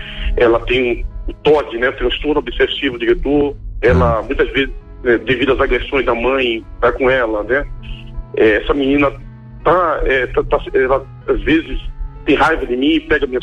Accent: Recife, Pernambuco, Brazil; now in Brasília, Brazil; minha mãe é de Recife, eu sou de Recife também, mas estou em Brasília, tá, nesse momento

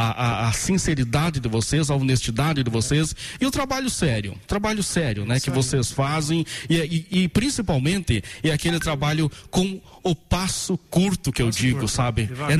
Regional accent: Redentora, Rio Grande do Sul, Brazil; eu sou daqui e falo com orgulho da minha princesa da região celeiro, a nossa querida Redentora, né? Eu falo com orgulho, nós somos aqui de Redentora

